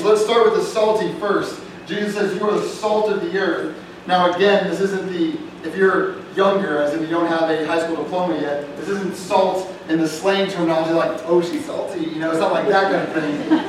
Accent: Austin, Texas, United States; And I grew up in Austin, Texas, so we got lots of Christians going to church on Sunday and everything, not me though.

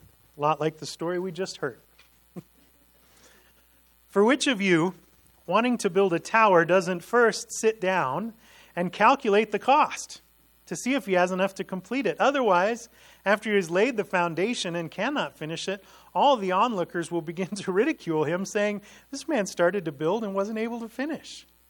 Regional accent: Chicago, Illinois, United States; And a kid growing up in the Chicago area, that was the coolest thing in the world, to come do that in the mountains.

